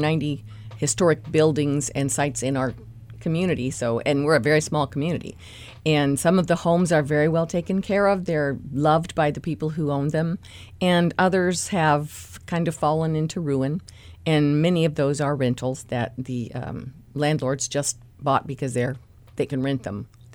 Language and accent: English; California, United States; because you know, we're from California.